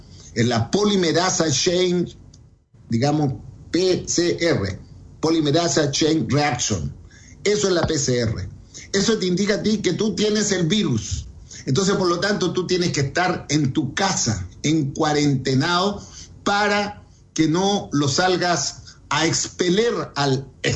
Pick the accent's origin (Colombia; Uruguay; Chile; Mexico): Chile; somos chilenos y seguimos para adelante.